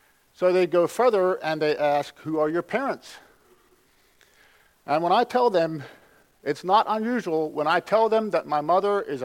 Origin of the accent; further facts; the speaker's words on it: Pennsylvania, United States; because I am from Pennsylvania, and because I am from Lancaster County, and the fact that I am a pastor, and the fact that I am a pastor from Weavertown Amish Mennonite Church